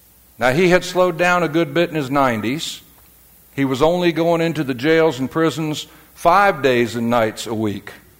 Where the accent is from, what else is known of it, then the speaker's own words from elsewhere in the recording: Jacksonville, Florida, United States; I went back to my hometown of Jacksonville, Florida